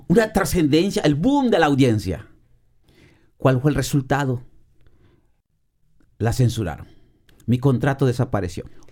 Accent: Peto, Yucatán, Mexico; la transmito íntegro en vivo a la radio de Peto, de mi pueblo

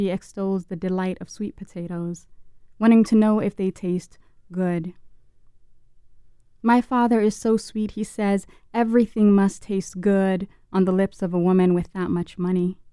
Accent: Atlanta, Georgia, United States; also born or lived in Somalia; Yeah, I mean, I was born in Somalia and raised in Atlanta, Georgia. While I spent some time in Mississippi, I'm not from Mississippi

